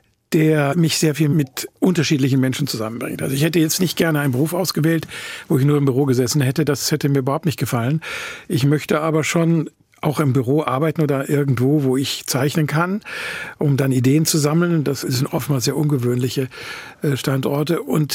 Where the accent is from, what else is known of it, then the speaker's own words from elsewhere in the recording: Düsseldorf, North Rhine-Westphalia, Germany; Ich bin in Düsseldorf-Jong.